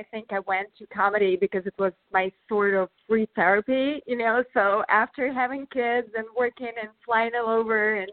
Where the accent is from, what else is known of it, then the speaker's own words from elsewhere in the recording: Russia; You know, I come from Russia, so a lot of times people in Russia, they don't smile, and we're really serious.